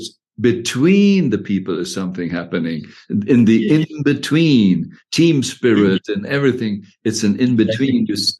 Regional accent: Germany; I'm from Germany, so they say the Germans

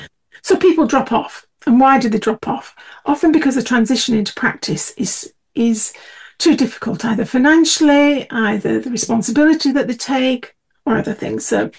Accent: South Africa; growing up in South Africa, you know, there was always a slightly greater appreciation of homeopathy in South Africa. You know, I was brought up there in the 70s, well, in the 60s and 70s.

